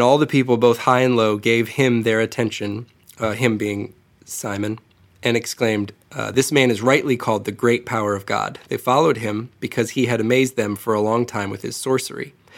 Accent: Florida, United States; I'm from the South. I'm from Florida. Gnats appear out of nowhere all the time.

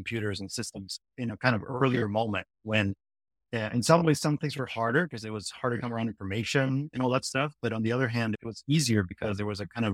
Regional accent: Lima, Peru; now in United States; So, I actually grew up in Lima, Peru. I came to the U.S. about 20 years ago, so I've been here for a long time.

